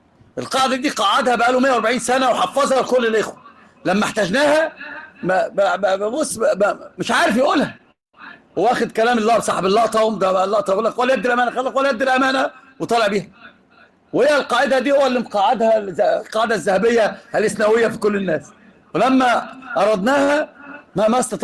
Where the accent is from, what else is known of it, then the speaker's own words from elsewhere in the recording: Egypt; فجابوها بالوصف عندنا في مصر زنانه